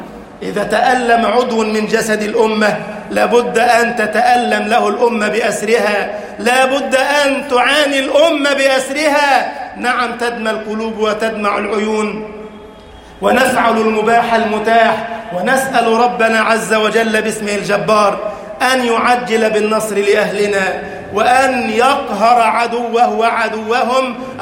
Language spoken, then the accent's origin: Arabic; Egypt; اللهم اجعل بلدنا مصر أمنا أمانا، سخاء رخاء